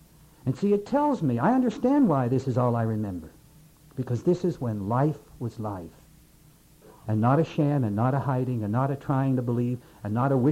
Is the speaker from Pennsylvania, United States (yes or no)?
yes; Pennsylvania, United States; The times I drank in the bar at the Penn State campus in my hometown where I went my first 2 years